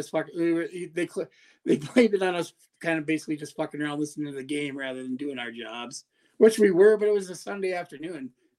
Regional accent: Wisconsin, United States; I'm getting drunk. I'm from Wisconsin.

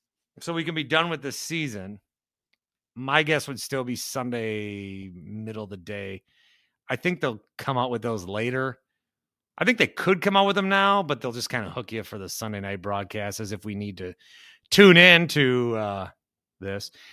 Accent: Chicago, Illinois, United States; Growing up in Chicago, it would have been like the coolest thing ever in the 80s

